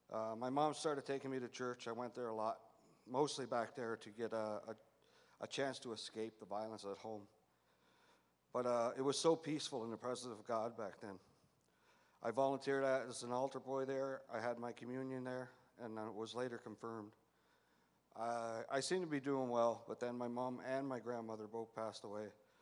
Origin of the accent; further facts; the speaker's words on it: Cape Breton, Nova Scotia, Canada; I'm from Cape Breton, Nova Scotia. It was a small mining and fishing community. We didn't have much back then, but we had lots of fun.